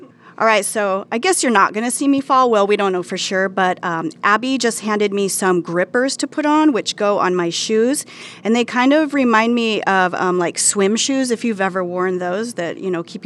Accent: King Salmon, Alaska, United States; And I grew up out in King Salmon, Alaska.

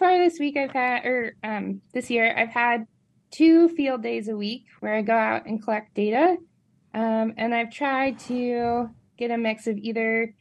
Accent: Juneau, Alaska, United States; I grew up in Juneau in Southeast Alaska.

